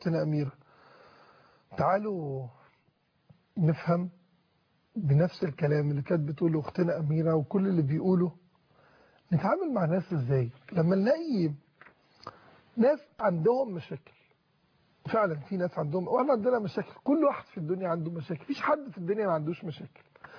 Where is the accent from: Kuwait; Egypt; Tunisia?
Egypt; انا عربي، ومفيش حاجه في عروبتي بتخالف ان انا مصري